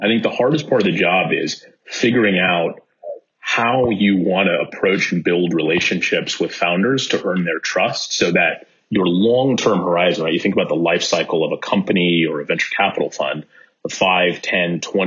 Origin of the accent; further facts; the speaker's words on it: California, United States; I grew up in the Bay Area, so I grew up watching you on TV.